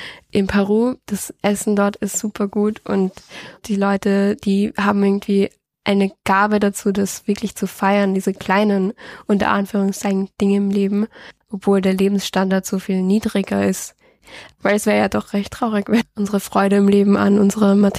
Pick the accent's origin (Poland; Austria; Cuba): Austria; Lower Austria; Ich bin 23 Jahre alt. Ich komme aus Wien-Umgebung und ich studiere gerade in Wien Lehramt für die Oberstufe Englisch und Spanisch. Mein Hintergrund ist, dass ich in Österreich aufgewachsen bin mit einem österreichischen Papa und meine Mama ist aus Peru.